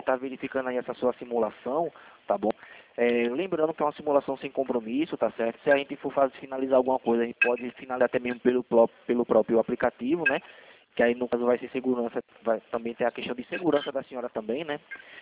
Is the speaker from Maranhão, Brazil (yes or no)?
no; Recife, Pernambuco, Brazil; Eu sou daqui de Recife.